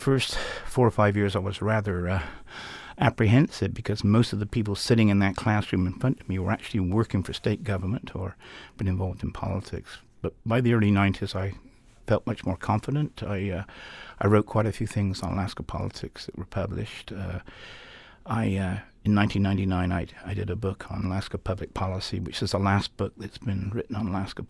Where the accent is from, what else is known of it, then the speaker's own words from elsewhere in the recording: England, United Kingdom; moved away as an adult; now in United States; I'm originally from England, did most of my education there.